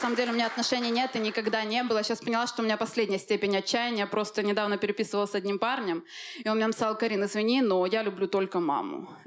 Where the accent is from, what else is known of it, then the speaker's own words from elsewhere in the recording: Armenia; Я в этот момент поняла, что я больше армянка, чем современная женщина.